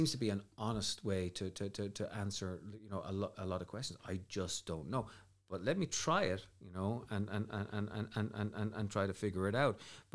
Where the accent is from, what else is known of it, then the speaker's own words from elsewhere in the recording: Dublin, Leinster, Ireland; I grew up in Ireland. My mum's from Derry. I'm from Dublin. I knew a lot about, you know, Northern Ireland growing up